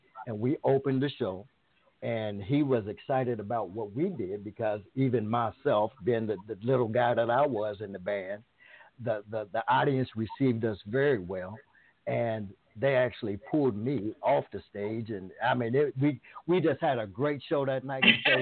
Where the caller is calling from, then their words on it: Dayton, Ohio, United States; I am calling from what we call the land of funk, Dayton, Ohio.